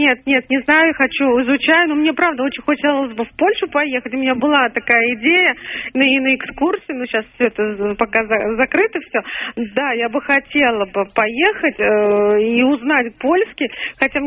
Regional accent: Moscow, Russia; Я говорю, из России. Они говорят, а город какой? Я говорю, Москва.

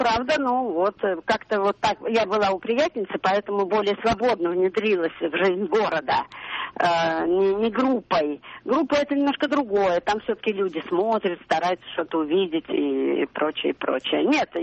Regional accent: Moscow, Russia; я из Москвы.

